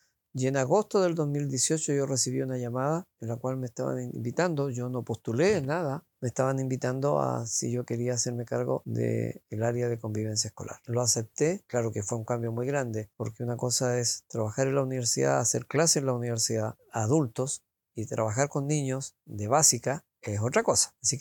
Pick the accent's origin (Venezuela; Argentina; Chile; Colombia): Chile; Chillán, Ñuble; also born or lived in Sobel; yo llegué a Chillán cuando tenía aproximadamente 4 años de edad, dado que mi mamá, por la altura, comenzó a presentar problemas al corazón y los médicos indicaron de que ella no podía seguir viviendo en Sobel.